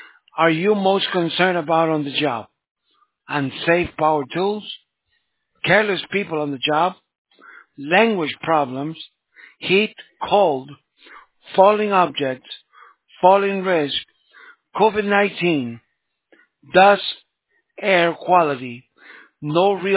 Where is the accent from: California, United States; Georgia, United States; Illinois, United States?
California, United States; San Francisco; I'm from San Francisco, California.